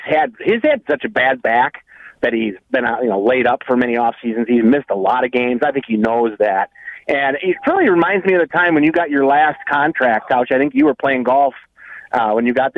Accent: Reedsburg, Wisconsin, United States; Of course, I'm from Reedsburg.

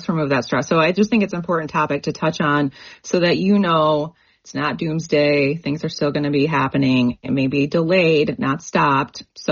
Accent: Grand Rapids, Michigan, United States; moved away as an adult; now in Minnesota, United States; when I moved here, you know, 5 years ago, I came from Michigan. I came from Grand Rapids, Michigan.

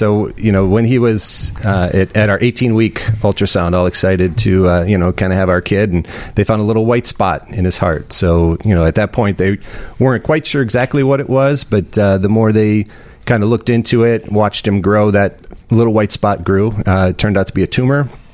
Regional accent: Vernon Hills, Illinois, United States; We're from Vernon Hills, northern suburbs of Illinois.

